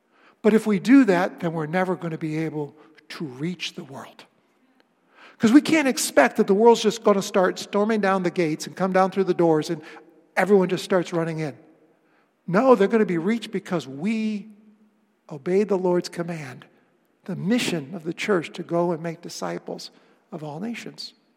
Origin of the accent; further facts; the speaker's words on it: Webster, New York, United States; a bunch of the gang were going to get together at a sports bar in Webster, New York, my hometown.